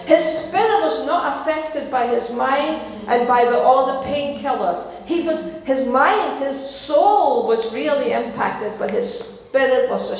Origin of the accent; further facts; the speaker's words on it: Denmark; As you know, I'm from Denmark.